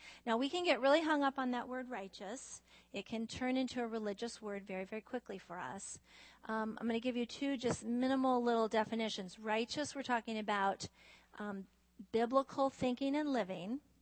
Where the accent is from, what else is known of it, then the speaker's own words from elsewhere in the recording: West Coast, United States; also born or lived in Arizona; I'm from the West Coast and the Southwest.